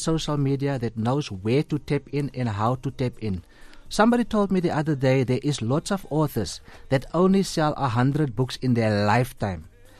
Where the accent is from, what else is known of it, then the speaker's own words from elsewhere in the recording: Cape Town, Western Cape, South Africa; From here, I'm going to Cape Town end of the year to launch the book in my hometown, Elsie's River.